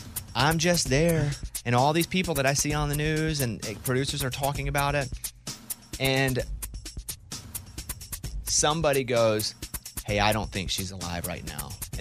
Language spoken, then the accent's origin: English; United States; Because I'm an American, but...